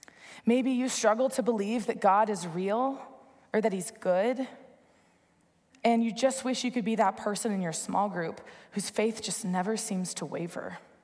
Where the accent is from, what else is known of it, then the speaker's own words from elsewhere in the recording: Dallas, Texas, United States; But I am from Dallas, and so I wore my Dirk Nowitzki jersey from the Mavericks 3 times a week.